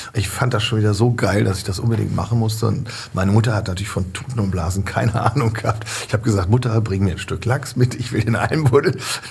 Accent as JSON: {"language": "German", "region": "Lower Saxony", "country": "Germany", "tie": "born or raised there", "said": "Ich bin im Emsland geboren."}